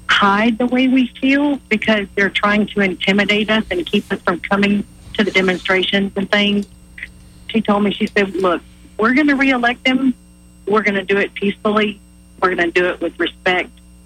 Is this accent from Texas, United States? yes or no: no; Talladega, Alabama, United States; In central Alabama around Talladega.